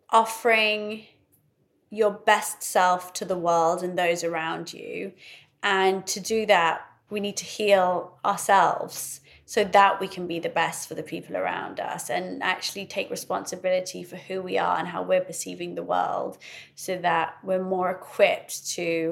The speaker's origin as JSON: {"language": "English", "town": "Oxford", "region": "South East England", "country": "United Kingdom", "tie": "born or raised there", "said": "I was an Iraqi Muslim growing up in Oxford, which was very white."}